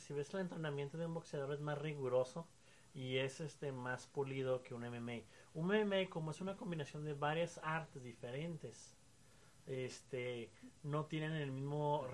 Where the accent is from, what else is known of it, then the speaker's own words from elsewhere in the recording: Mexico; como familia mexicana